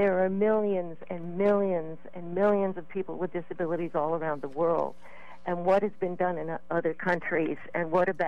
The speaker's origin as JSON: {"language": "English", "region": "California", "country": "United States", "tie": "born or raised there", "said": "I'm about to turn 65, and I grew up in California when education was completely segregated."}